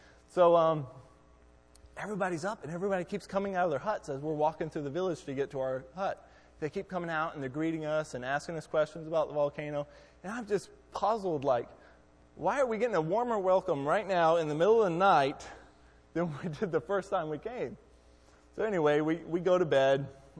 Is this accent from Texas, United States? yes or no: yes; Texas, United States; see, I'm originally from Texas, so I definitely am more of a Texan than a Yankee, but anyway.